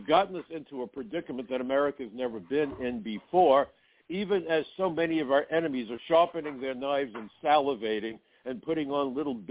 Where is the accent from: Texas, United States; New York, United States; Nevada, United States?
New York, United States; Brooklyn; I'm from Brooklyn.